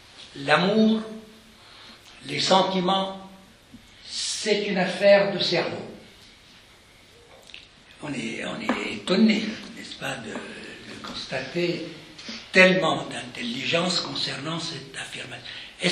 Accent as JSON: {"language": "French", "country": "Lebanon", "said": "Je ne vais pas commencer à faire des lapsus parce que je suis libanais."}